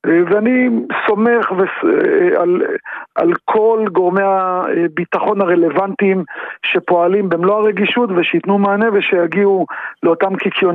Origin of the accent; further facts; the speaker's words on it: Lod, Central District, Israel; אני במקור מלוד.